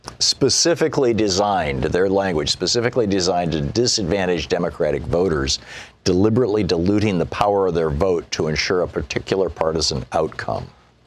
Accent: Michigan, United States; I mean, I grew up in Michigan. I know the politics there pretty well.

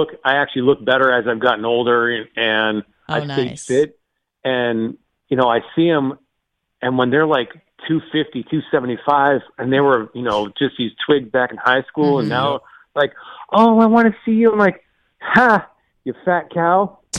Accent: Florida, United States; I grew up on the East Coast of Florida and, you know, there's still people over there that I know, but I haven't talked to them in probably 5 or 10 years.

